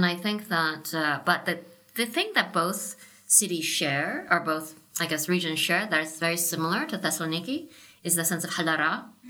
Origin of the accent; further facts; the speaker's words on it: San Francisco, California, United States; I grew up in San Francisco.